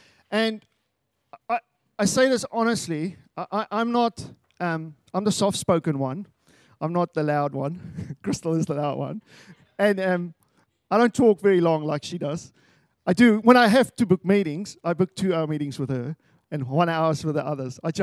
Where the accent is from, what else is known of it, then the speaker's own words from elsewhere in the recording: South Africa; I am from South Africa, so get used to the accent.